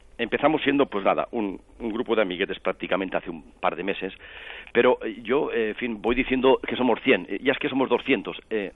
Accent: Vic, Catalonia, Spain; como yo he nacido en Vic, yo soy catalán, en fin, de cabo a pies, pero soy español por los cuatro costados

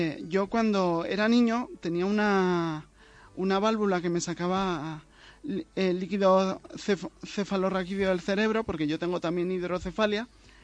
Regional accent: Zaragoza, Aragon, Spain; si yo ahora mismo digo que tengo 30 años y soy de Zaragoza

